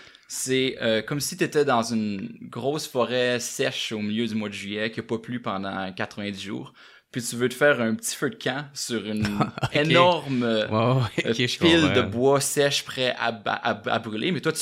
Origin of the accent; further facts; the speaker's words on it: Saguenay, Quebec, Canada; Je viens de Saguenay